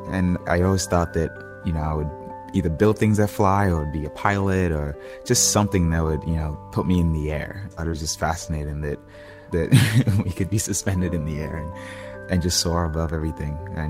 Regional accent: Accra, Greater Accra, Ghana; So I was born in Ghana, in Accra, the capital, and grew up in a middle-class family with one sort of weird quirk.

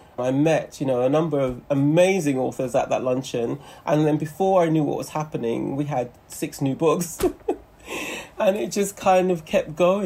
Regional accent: London, United Kingdom; I was born and bred in London, went to university here

